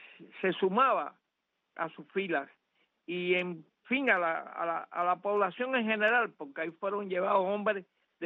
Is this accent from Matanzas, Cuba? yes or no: yes; Jovellanos, Matanzas, Cuba; A mí me recogen en Jovellano, que era mi pueblo natal, donde vivía.